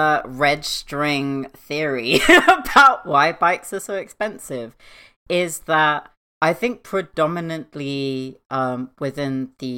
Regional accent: London, United Kingdom; I'm from London, so we don't really have sheep wandering about.

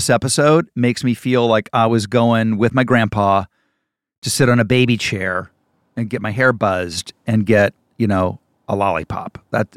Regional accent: Ohio, United States; also born or lived in Indiana; Because I'm from the Midwest. I'm from Ohio. I grew up, spent a lot of time in Indiana.

